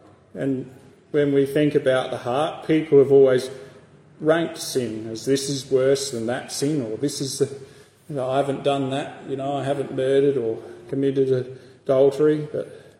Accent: Victor Harbor, South Australia, Australia; born there; now in Tasmania, Australia; I was born in South Australia in a town called Victor Harbour, which is about 2 hours south of Adelaide. So my parents were Christian parents. My mum's family were believers.

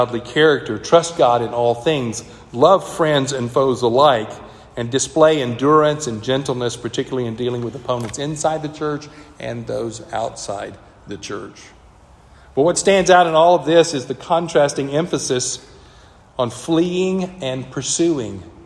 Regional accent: the South, United States; I'm from the South, so it's parousia, right?

